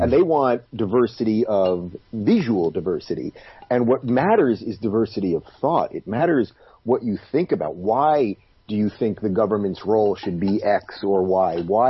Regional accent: Long Island, New York, United States; also born or lived in Brooklyn; now in Los Angeles, United States; I was actually born in Brooklyn, and I grew up in Long Island. I went to college in upstate New York. I lived in Manhattan most of my life. So I'm a true New Yorker.

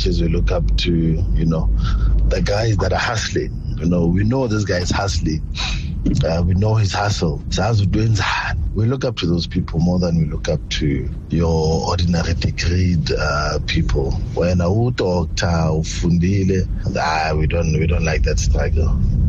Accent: Tembisa, Gauteng, South Africa; Ah, manje guys, I grew up in Tembisa mina.

